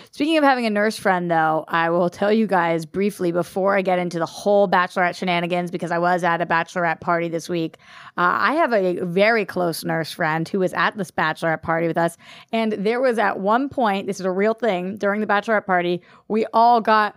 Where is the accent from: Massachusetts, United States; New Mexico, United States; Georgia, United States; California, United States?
Massachusetts, United States; Boston; I am from Boston, so apparently